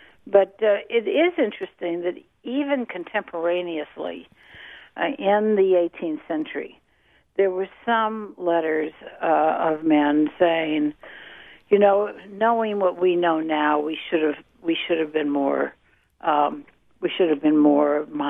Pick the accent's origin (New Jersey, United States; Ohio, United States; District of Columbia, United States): District of Columbia, United States; Washington; I spent my childhood growing up in the Washington of the 1940s and 50s